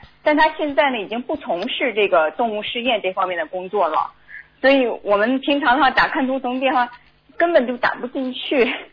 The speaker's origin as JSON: {"language": "Chinese", "region": "Southeast", "country": "United States", "said": "我是美国东南部，我们这三个州在一块共修的。"}